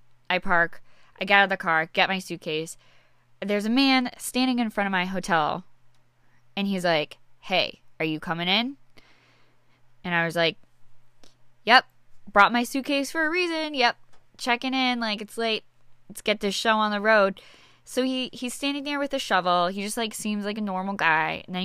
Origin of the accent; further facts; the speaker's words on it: New England, United States; But I'm also from New England, so I'm like, I kind of have the balls in the sense that, okay, like I know how to handle snow.